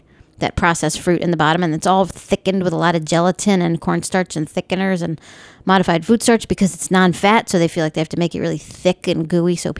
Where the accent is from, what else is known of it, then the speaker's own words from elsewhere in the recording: New York, United States; Now, growing up in New York, I used to ski in the Catskills and up in New England.